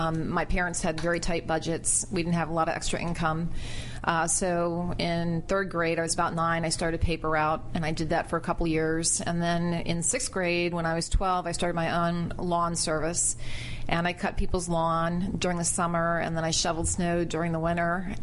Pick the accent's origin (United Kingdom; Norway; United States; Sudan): United States; Bethesda, Maryland; Bethesda, Maryland.